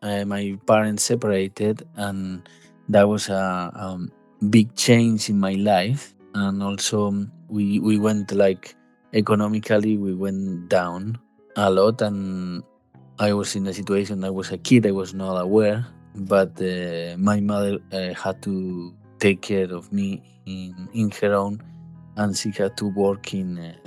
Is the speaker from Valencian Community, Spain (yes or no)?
no; Santander, Cantabria, Spain; now in London, United Kingdom; And I live in London, actually, but I'm from Spain, and I'm an artist.